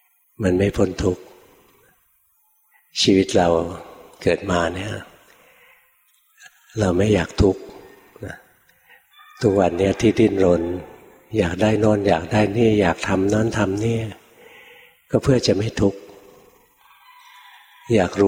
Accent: Bangkok, Thailand; อยู่บ้านเกิดอยู่ในกรุงเทพถนนบริพัตรอยู่บ้านเกิดเด็กเล็กๆนะ

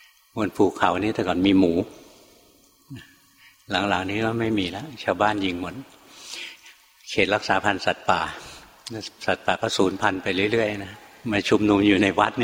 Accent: Bangkok, Thailand; หลวงพ่อเป็นคนกรุงเทพเกิดกรุงเทพโตในกรุงเทพเรียนหนังสือทำงานอยู่ในกรุงเทพไม่คุ้นกับป่า

